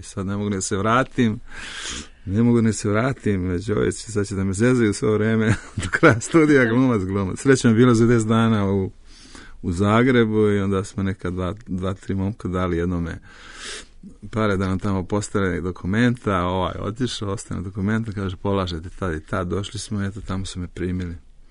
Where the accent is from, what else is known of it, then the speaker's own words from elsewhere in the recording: Podgorica, Montenegro; also born or lived in Nikšić / Jablanica; pošto sam došao iz Titog grada, iz Podgorice, živio sam uglavnom po provinciji ceo život, ne znam, Nikšić, Jablanica, Neretvi, vamo tamo.